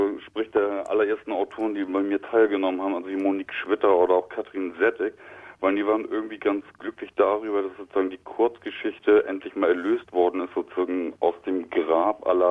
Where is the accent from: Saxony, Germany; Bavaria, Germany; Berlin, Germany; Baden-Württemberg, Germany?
Berlin, Germany; born there; now in Hamburg, Germany; Da muss ich leicht korrigieren, weil Hamburger bin ich ja nicht. Ich bin ja eigentlich geborener Berliner.